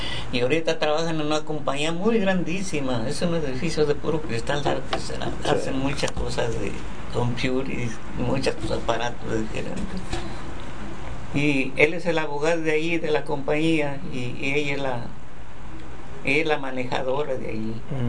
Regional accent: Mexico; Y fíjate cómo me enseñé, como no tuve escuela, como te digo, de 9 años empecé a trabajar en mi tierra. Yo allá, cuando salía del trabajo, empezó el presidente de allá, que esa cosa hizo buena, el que estaba de presidente en México.

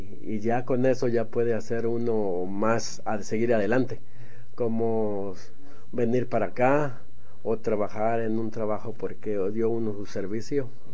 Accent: Mexicali, Baja California, Mexico; Y yo me crié en Mexicali, pisqué algodón

